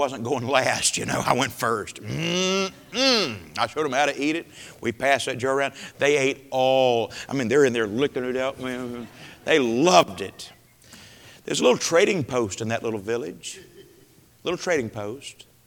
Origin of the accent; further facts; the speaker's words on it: United States; and I'm an American, you know, and I've got their attention as soon as I got there